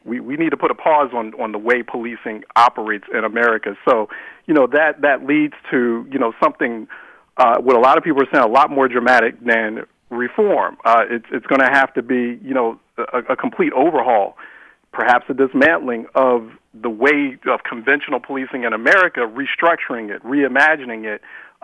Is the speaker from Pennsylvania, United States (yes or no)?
yes; Philadelphia, Pennsylvania, United States; my hometown of Philadelphia